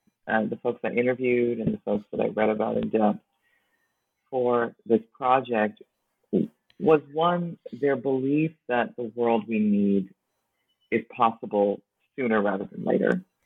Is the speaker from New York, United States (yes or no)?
yes; Brooklyn, New York, United States; So the thing growing up in Brooklyn, it's like folks were African, folks were Caribbean, folks were Latinx, folks were African American.